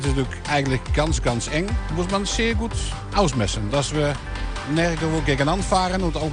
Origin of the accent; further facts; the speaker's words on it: Roermond, Limburg, Netherlands; German is a second language; Ich komme selbst aus Roermond und hier in der ganzen Umgebung in Holland, Venlo, Roermond, wissen alle